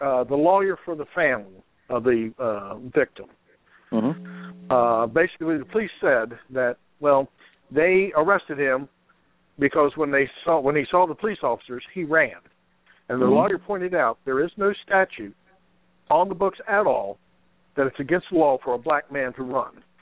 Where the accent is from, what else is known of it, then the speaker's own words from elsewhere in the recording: Glen Burnie, Maryland, United States; Yes, well, being Maryland's my home state, and grew up in the suburbs of Baltimore, Glen Burnie area, Severna Park, all that area.